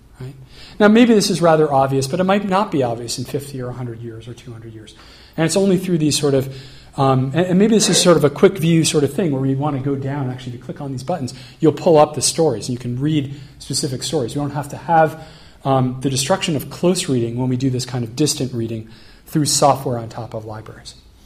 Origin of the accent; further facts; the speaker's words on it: Boston, Massachusetts, United States; the incredible liberal, godless Northeast here, where I'm from. I'm from Boston, right?